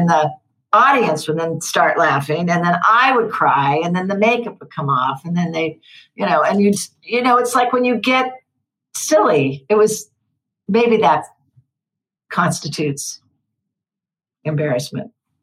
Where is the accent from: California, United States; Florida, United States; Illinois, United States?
California, United States; Santa Clara; I grew up in Santa Clara, California, and we would, you know, whenever we could, we'd go over to Santa Cruz to the beach